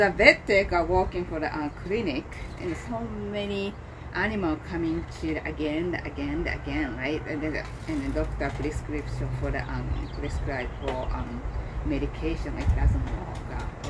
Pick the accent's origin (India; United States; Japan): Japan; English is a second language; that's how I grew up in Japan.